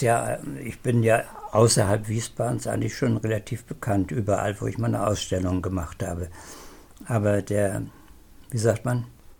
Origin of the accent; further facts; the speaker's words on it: Schwerin, Mecklenburg-Vorpommern, Germany; dann meine Heimatstadt Schwerin.